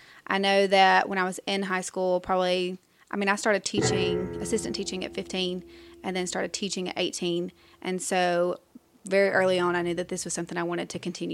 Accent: Maytown, Alabama, United States; I grew up in Maytown, which is just down the street. It's not too far.

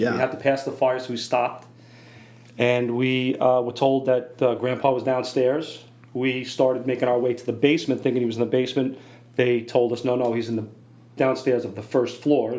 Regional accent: Mineola, New York, United States; Grew up out on Long Island, Mineola, small town, about 6 or 7 miles from the Queens border.

